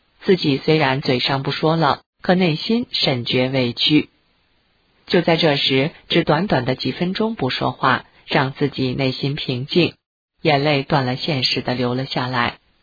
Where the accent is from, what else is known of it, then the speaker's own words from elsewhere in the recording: Beijing, China; born there; 我出生在北京